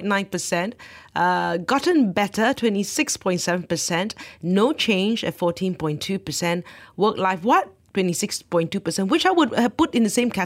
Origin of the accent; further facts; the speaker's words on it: Canada; I'm Canadian